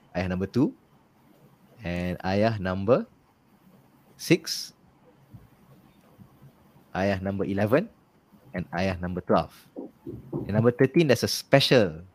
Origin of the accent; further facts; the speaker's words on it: Malaysia; like we are Malaysian, for example, right?